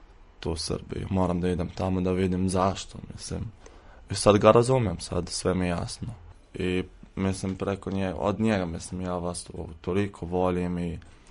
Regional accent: Jordan; Serbian is a second language; now in Serbia; ja sam iz Palestine, mislim ja sam Jordanac, poreklo je iz Palestine. Ja sam 4. godine medicine, došao sam pre 4 godine.

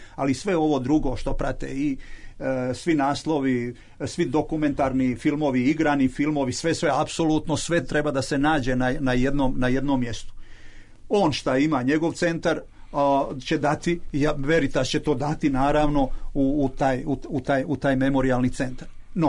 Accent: Croatia; Mi, govorim sad u ime Srba iz Hrvatske, nema nas.

